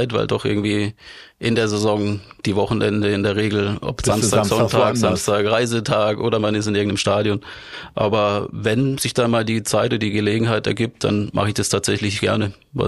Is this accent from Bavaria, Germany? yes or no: no; Neuenburg, Baden-Württemberg, Germany; Ich komme so genau aus der Mitte zwischen Freiburg und Basel, also aus Neuenburg, meiner Heimatgemeinde, da bin ich auch geboren.